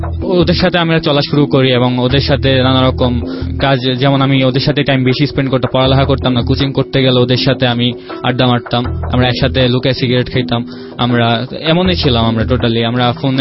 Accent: Dhaka, Dhaka Division, Bangladesh; born there; আমার জন্ম ঢাকাতে হয়েছে, আমার আম্মু আগে পাকিস্তানে ছিল, আমাদের ফুল ফ্যামিলি ঢাকাতেই।

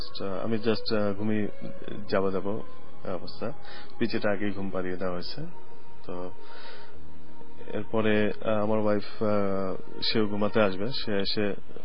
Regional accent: Mymensingh, Mymensingh Division, Bangladesh; আমি এর আগে 5 বছর আগে আমি যেখানে থাকতাম ময়মনসিং আমার জন্মস্থান

